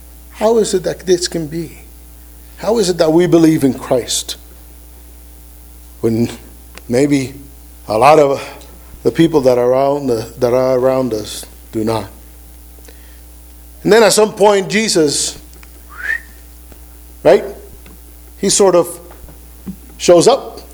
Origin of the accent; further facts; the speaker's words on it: Puerto Rico; I was raised in Puerto Rico, and Puerto Rico was 98% Catholic.